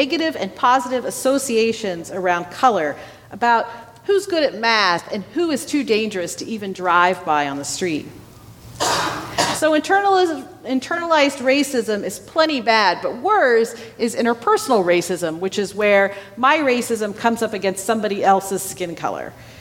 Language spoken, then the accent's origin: English; Dayton, Ohio, United States; A few days after Michael Brown was shot, 2 white police officers in my hometown of Dayton, Ohio, shot a black man in a Walmart.